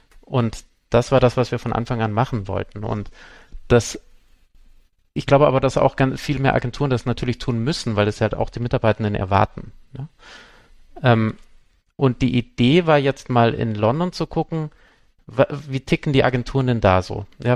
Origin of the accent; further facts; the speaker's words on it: Munich, Bavaria, Germany; ich komme aus München